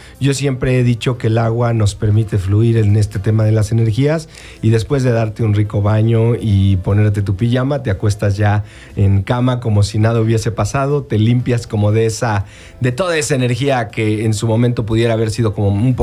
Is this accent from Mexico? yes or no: yes; Mexico City, Mexico; yo crecí en la Ciudad de México y muchos años estuve ahí en la escuela, la prepa